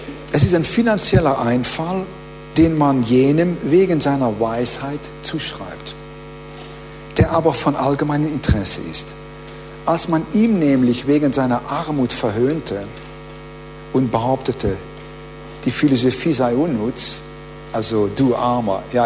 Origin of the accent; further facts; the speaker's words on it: Netherlands; German is a second language; weil sie an meinem Akzent hörte, dass ich Holländer war